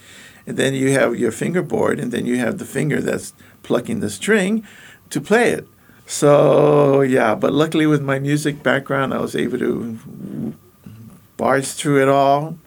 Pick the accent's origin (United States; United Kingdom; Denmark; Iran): United States; Hawaii; I didn't wear shoes a lot. I lived growing up in Hawaii.